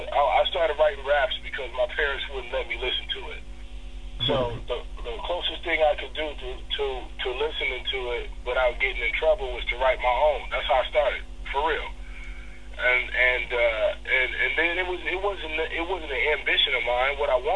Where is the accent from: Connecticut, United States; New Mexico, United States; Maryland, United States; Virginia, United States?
New Mexico, United States; Albuquerque; also born or lived in Detroit; I was born in Detroit, and when my mother passed when I was 9, my dad got remarried. We lived in Albuquerque, New Mexico